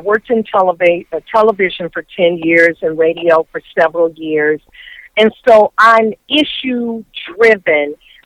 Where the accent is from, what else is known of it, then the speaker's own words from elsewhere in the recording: St. Louis, Missouri, United States; when I was doing a book signing in St. Louis, my hometown, and I had just came from Indianapolis where I had a great book signing.